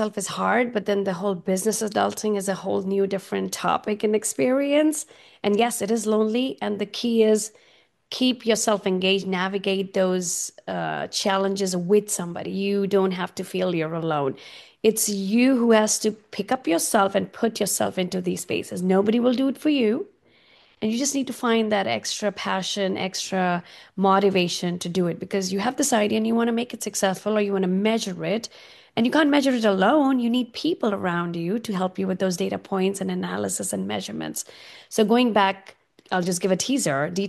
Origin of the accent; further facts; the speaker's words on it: India; I grew up in India eating on banana leaves.